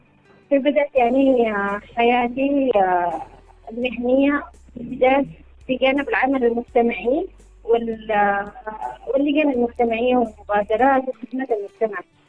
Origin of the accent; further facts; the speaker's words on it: Aden, Yemen; أنا من مواليد عدن وتربيت في عدن وعشت في عدن فترة من الوقت، وبعد أن انتقلنا الثانوية والجامعة انتقلنا لعدعيل.